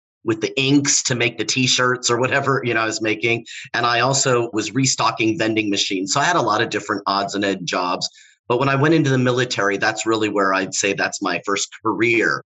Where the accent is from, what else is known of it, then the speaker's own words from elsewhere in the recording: California, United States; also born or lived in Los Angeles / San Diego; I grew up in Southern California, bouncing back and forth between my dad's house in Los Angeles, my mom's house in San Diego. I'm a first-generation American with Mexican heritage.